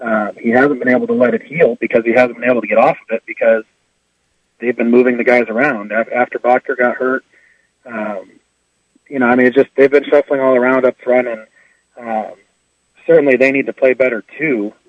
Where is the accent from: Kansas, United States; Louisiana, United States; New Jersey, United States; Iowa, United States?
Iowa, United States; My brother and I grew up in Eastern Iowa.